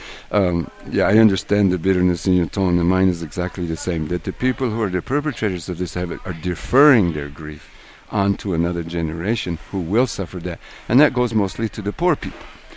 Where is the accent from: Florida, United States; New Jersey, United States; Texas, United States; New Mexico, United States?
New Mexico, United States; So Mayans and the people I grew up with here in New Mexico as well, they understood that you're missing this piece